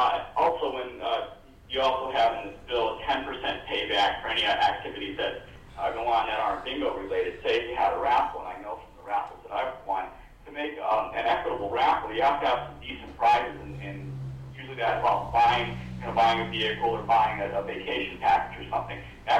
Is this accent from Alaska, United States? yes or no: yes; Fairbanks, Alaska, United States; I'm from Fairbanks.